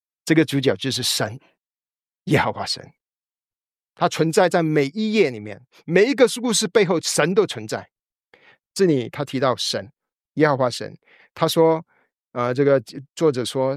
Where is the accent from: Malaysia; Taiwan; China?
China; 对于我们中国人21世纪确实觉得很奇怪